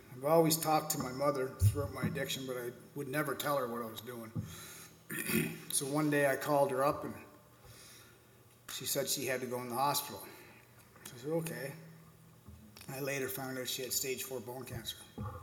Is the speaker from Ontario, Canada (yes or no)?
no; Edmonton, Alberta, Canada; born there; 46 years old. I was born in Edmonton, Alberta. At the age of two, I was adopted by my great aunt.